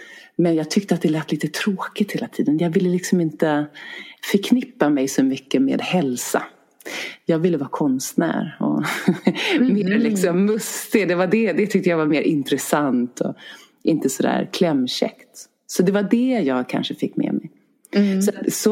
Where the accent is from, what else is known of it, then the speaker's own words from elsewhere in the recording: Oxelösund, Södermanland, Sweden; also born or lived in Stockholm; Jag känner mig som en stadsbo många gånger. Bodde i Stockholm i många år men är uppvuxen vid Oxelösund som är en kuststad. Men nu bor jag här uppe med min familj och nu är jag jätteglad att jag bor här uppe.